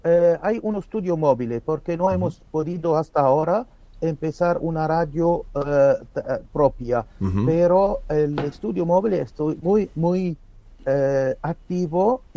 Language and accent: Spanish; Lebanon; yo también soy del Líbano.